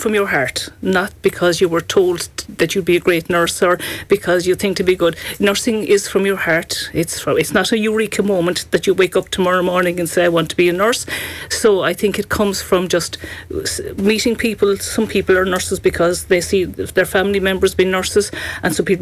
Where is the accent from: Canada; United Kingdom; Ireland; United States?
Ireland; Tralee, County Kerry; I'm from Tralee, just outside the town. So Tralee's my home.